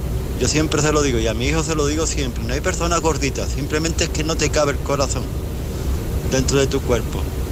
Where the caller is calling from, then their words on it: Antequera, Andalusia, Spain; de Antequera